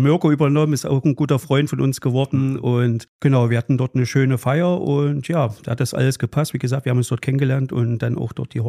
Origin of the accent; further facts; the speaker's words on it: Gera, Thuringia, Germany; also born or lived in Allgäu; Ich bin gebürtig aus Gera, also bin in Gera geboren und konnte hier erstmal eine schöne Kindheit erleben oder verleben und ja, bin dann mit 16 dann ins wunderschöne Allgäu gegangen und bin dort 20 Jahre geblieben und dann nach 20 Jahren Allgäu wieder zurück in die Heimat gekommen.